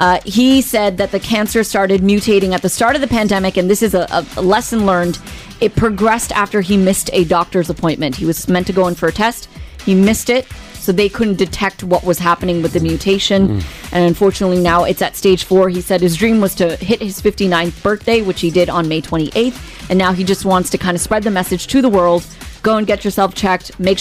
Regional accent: New York City, New York, United States; I'm originally from New York City, and my favorite thing to eat is a peanut butter and jelly sandwich.

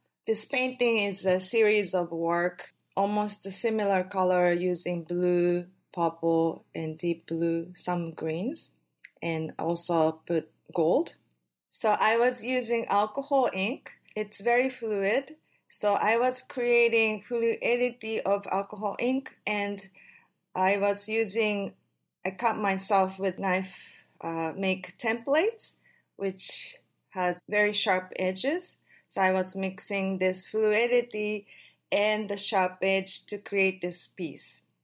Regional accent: Japan; English is a second language; now in New York, United States; I am from Japan, live in New York.

